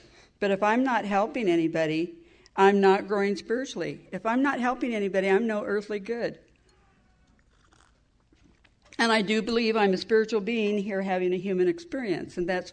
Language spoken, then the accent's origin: English; California, United States; I come from California. I met my knight in shining armor in South Carolina.